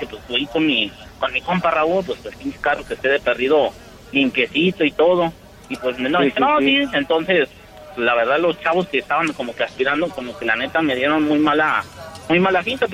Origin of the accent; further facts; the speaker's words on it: Toluca, State of Mexico, Mexico; born there; now in Aguascalientes, Mexico; Soy nacido en Toluca, nada más que pues, por trabajos de mi papá, pues anduvimos bailando por toda la República y terminamos aquí en Aguascalientes.